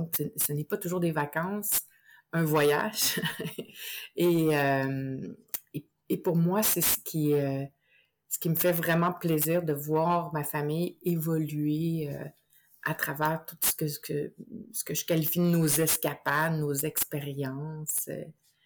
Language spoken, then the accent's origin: French; Quebec, Canada; je viens de la région des Cantons de l'Est, qui est une magnifique région, si vous connaissez... au Québec, et j'ai eu la chance de grandir là, justement dans un milieu où la nature était très présente